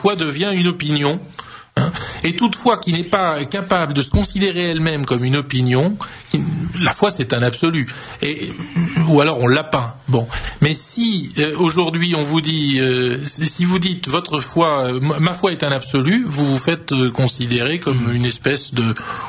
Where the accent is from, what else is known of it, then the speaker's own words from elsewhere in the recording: France; Nous sommes Français et en tant que Français, nous sommes structurellement chrétiens.